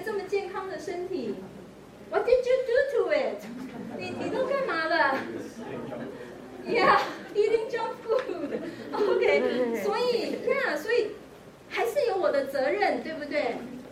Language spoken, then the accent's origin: Chinese; China; 因为我们中国人的饮食习惯跟西方很不一样